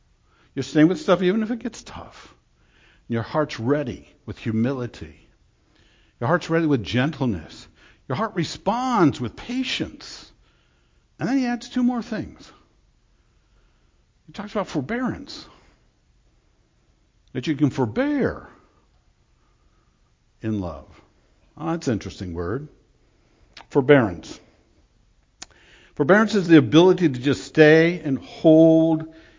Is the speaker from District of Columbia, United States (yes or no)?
yes; Washington, District of Columbia, United States; also born or lived in North Dakota; We lived in North Dakota. I grew up in Washington, D.C. area. I've never lived in the rural area at all.